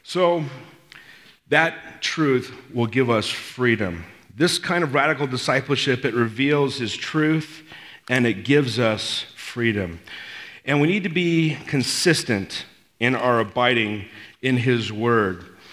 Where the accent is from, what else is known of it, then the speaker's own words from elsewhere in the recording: Los Angeles, California, United States; I lived in South L.A. I grew up in South L.A. area, and that's where most of my problems probably started.